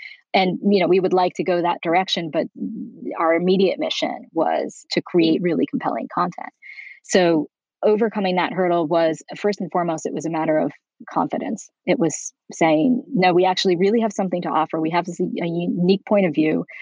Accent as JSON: {"language": "English", "region": "New York", "country": "United States", "lives_now": "Beverly Hills, United States", "said": "I'm not. I'm originally from New York."}